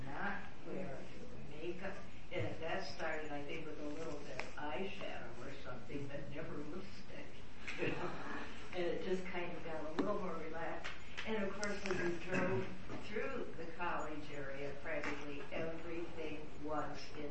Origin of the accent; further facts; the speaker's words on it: Marion Springs, United States; So growing up in the Marion Springs, there seems to be a lot of relaxation amongst the Seventh-day Adventists.